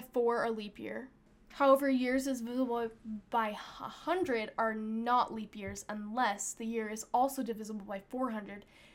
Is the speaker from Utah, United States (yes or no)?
yes; Utah, United States; And we were like, we're from Utah.